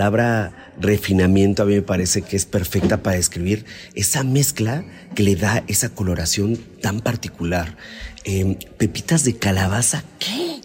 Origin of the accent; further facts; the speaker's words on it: Mexico; para nosotros como mexicanos